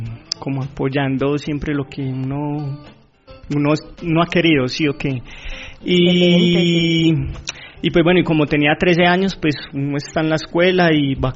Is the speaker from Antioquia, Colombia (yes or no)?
yes; Medellín, Antioquia, Colombia; Red de Escuelas de Música de Medellín, en la Escuela de Música de Moravia. Y que fue pues como mi barrio natal. Ajá. Y allí me crié